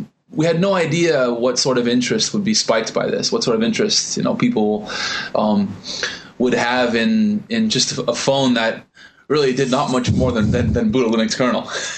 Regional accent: San Diego, California, United States; So I am a guy from San Diego, and somehow I managed to end up working for a Taiwanese OEM

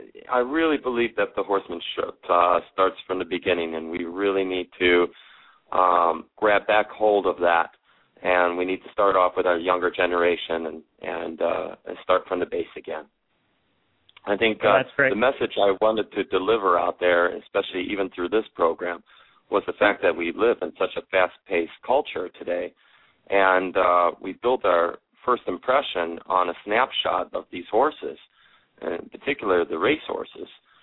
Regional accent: Midwest, United States; Well, I grew up in the Midwest, loving horses from the day I could remember before I could walk, watching my dad work with horses

